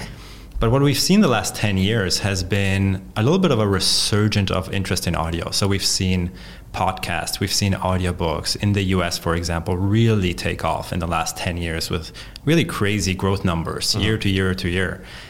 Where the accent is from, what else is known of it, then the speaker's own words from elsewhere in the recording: Austria; So for the name, the Polish pronunciation would be … because I grew up in Austria, the German pronunciation is